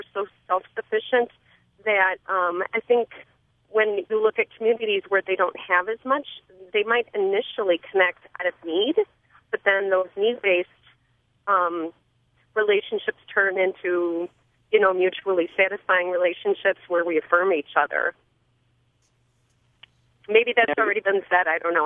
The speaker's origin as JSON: {"language": "English", "region": "Iowa", "country": "United States", "lives_now": "Illinois, United States", "said": "Hi. I'm from Iowa. I live in Illinois, but in Iowa right now."}